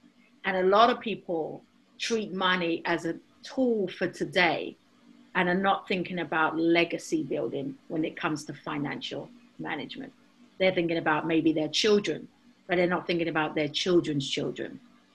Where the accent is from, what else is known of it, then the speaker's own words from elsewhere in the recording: London, United Kingdom; So there I was, a kind of black girl from Southeast London, working underneath